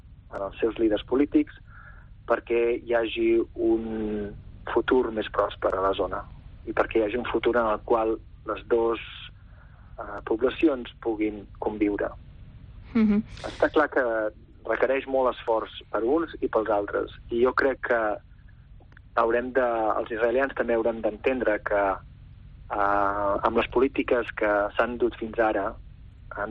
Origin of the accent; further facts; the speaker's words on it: Catalonia, Spain; jo com a espanyol o com a català he admirat